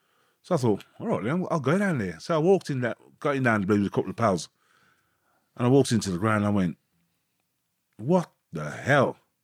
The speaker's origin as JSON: {"language": "English", "town": "Birmingham", "region": "West Midlands", "country": "United Kingdom", "tie": "born or raised there", "also_born_or_lived": "Burton-on-Trent", "said": "Well, I was born in Burton-on-Trent, which is East Staffordshire, not far from Derby. And I moved to... we moved to Answorth, Birmingham, when I was about 4 or 5 years old."}